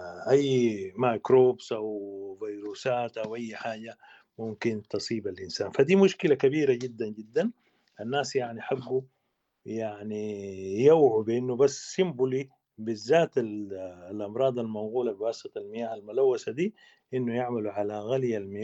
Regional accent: Sudan

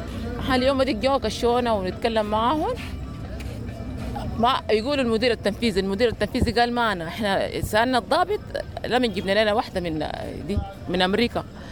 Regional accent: Sudan; دي بلدنا السودان أصلا، يعني أصلا دي بلدنا

